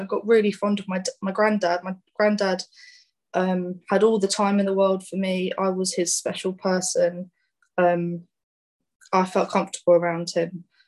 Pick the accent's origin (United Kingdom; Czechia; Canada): United Kingdom; Woodbridge, East of England; I'm originally from Suffolk, a town called Woodbridge. It's quite a small town.